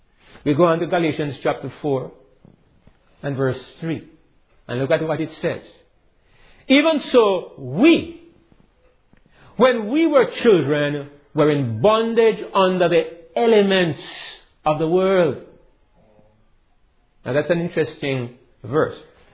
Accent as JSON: {"language": "English", "country": "Jamaica", "said": "I'm a Jamaican, but I'm also a Christian."}